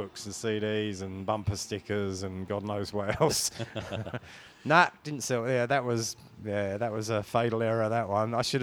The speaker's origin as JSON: {"language": "English", "region": "England", "country": "United Kingdom", "said": "I'm from England. I've been here, I was going to say 25 years, but I've just said I've had the shop for 25 years. So I've obviously been here longer than that now, so it's probably getting close to 30"}